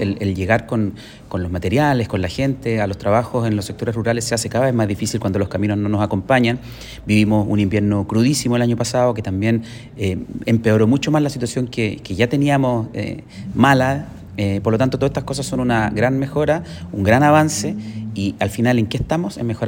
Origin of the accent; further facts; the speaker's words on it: Cauquenes, Maule, Chile; Para los que vivimos en sectores rurales, yo soy de Cauquenes, de un sector rural también